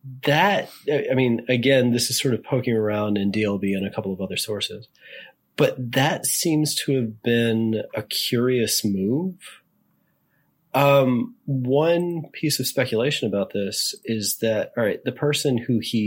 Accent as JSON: {"language": "English", "town": "Richmond", "region": "Virginia", "country": "United States", "tie": "born or raised there", "said": "They're in Richmond, Virginia, my hometown."}